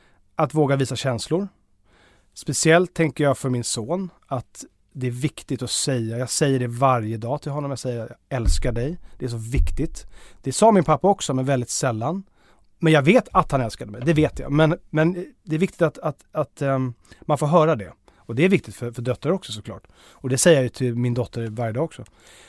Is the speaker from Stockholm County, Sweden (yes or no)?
yes; Blidö, Stockholm County, Sweden; Blidö, där jag är uppvuxen.